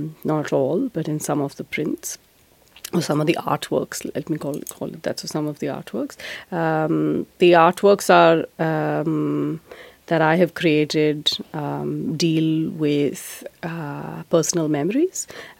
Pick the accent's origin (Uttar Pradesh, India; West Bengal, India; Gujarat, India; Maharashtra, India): Gujarat, India; Kutch; born there; I was born in Kutch. My wow. mother's family is from Kutch.